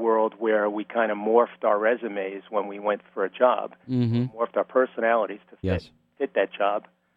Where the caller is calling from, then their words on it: Long Island, New York, United States; from Long Island.